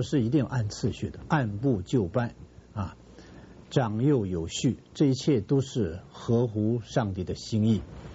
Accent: China; 我们中国人也挺懂得这个道理。我们中国人古人说啊，物有本末，事有终始

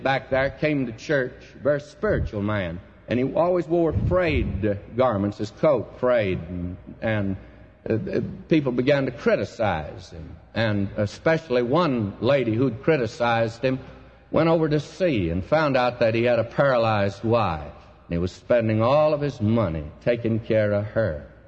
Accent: Southern United States, United States; I'm a Southerner, but I want to say this to you.

